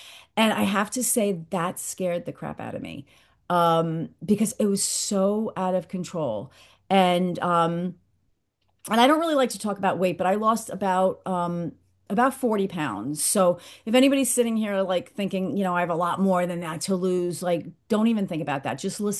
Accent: New York, United States; from New York, and I just got back from vacation yesterday

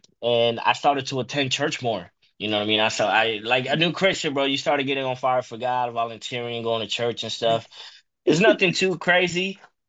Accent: Dominican Republic; I was raised Catholic, you know what I mean? So I'm Dominican, so I come from the Dominican Republic in the Caribbean. It's an island in the Caribbean. And I was raised Catholic up until 2015.

